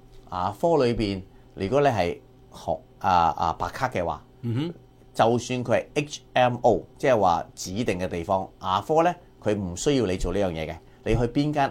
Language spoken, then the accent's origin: Cantonese; China; 呢個就係我哋可以幫到我哋中國人呢班嘅年紀大嘅人，可以慳翻唔少嘅錢。